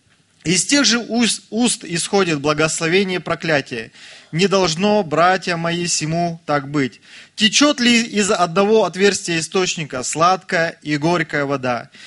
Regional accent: Tyumen, Tyumen Oblast, Russia; Как вы уже слышали, мы приехали из Тюмени.

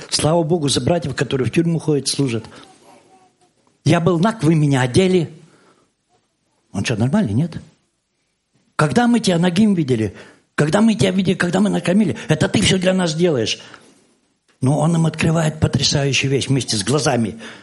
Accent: Vorkuta, Komi Republic, Russia; born there; Я не родился в Белоруссии. Я родился на севере, в Воркуте. Там родители были сосланы.

